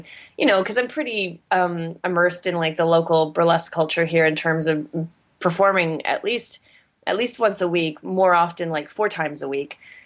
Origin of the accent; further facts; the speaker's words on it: Vancouver, British Columbia, Canada; I'm too Canadian for that shit. I'm like, I'm Vancouver. I'm in the minority here being like Caucasian looking.